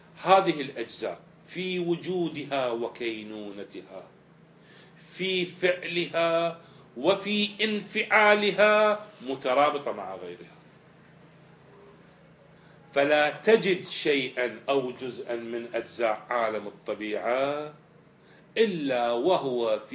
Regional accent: Iraq; ما حصل عندنا بالعراق من منخفض جوي وبرودة وسقوط أمطار

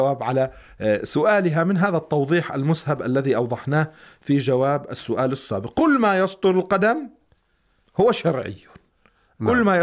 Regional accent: Lebanon; now in Iran; مثلا عندنا في لبنان لا يوجد هذا الاسم

